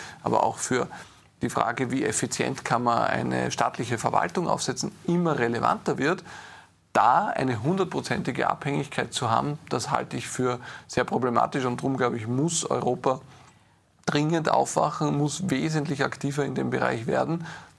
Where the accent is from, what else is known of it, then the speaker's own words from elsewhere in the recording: Austria; Und als Österreicher hoffe ich sehr, dass Europa auch wieder die Kraft entwickelt, wieder eine wirtschaftsfreundlichere Politik zu machen